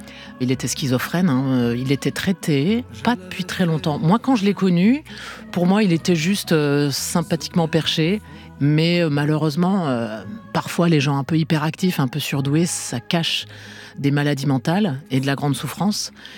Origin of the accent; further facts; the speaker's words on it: Épinal, Grand Est, France; Je suis en prépa, en hypocagne, au lycée Henri Poincaré à Nancy, donc c'est pas très loin de ma ville natale, Épinal.